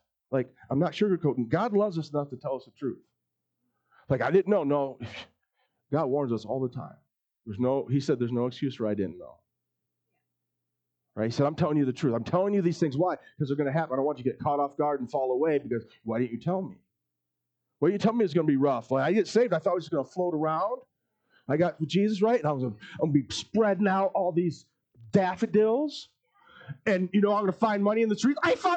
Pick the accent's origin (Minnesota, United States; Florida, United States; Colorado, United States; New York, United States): New York, United States; Elmira; If you want to walk around the streets of Elmira, my hometown, safe, find someone with an I at the end of their name or an O. Because it's Italian land.